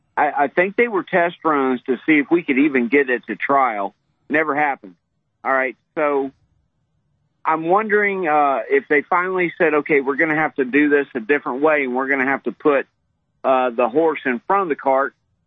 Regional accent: United States; No, not Venezuelan. I'm American.

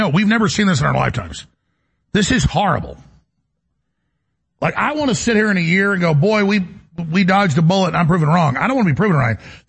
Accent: Dallas, Texas, United States; Because I grew up in Dallas, but we moved here in high school.

